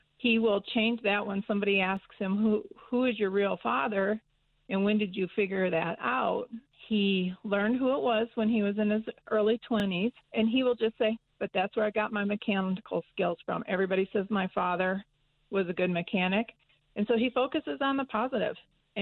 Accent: Michigan, United States; I grew up in Michigan. Frank grew up out here. My husband grew up in Georgia.

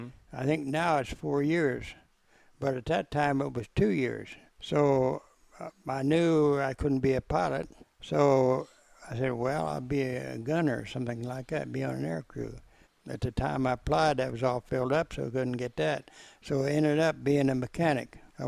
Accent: LaPlace, Illinois, United States; Yeah, there's a small town called LaPlace, Illinois. And I was raised on a farm.

